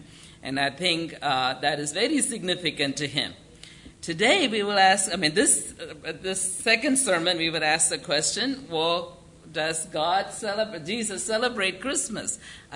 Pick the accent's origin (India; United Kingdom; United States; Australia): India; Yeah, I grew up in India, and there is this place between my house and my grandparents' house that we go through on the bus